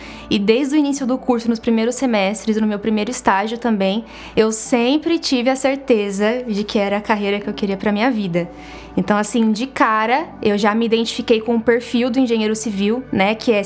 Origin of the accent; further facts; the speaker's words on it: Barueri, São Paulo, Brazil; now in Caraguatatuba, Brazil; eu tenho 23 anos, sou natural aqui de São Paulo, Barueri. E aos 19, quando eu passei para o vestibular, eu me mudei para Caraguatatuba para cursar engenharia civil.